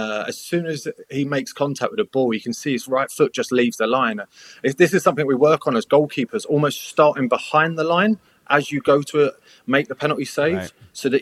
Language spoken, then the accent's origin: English; England, United Kingdom; But I'm biased. I'm English.